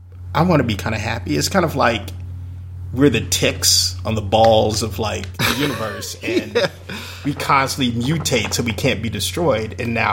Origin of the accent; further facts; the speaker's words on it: Atlanta, Georgia, United States; because I went to Howard for 2 years, and growing up in Atlanta, so we knew that song in and out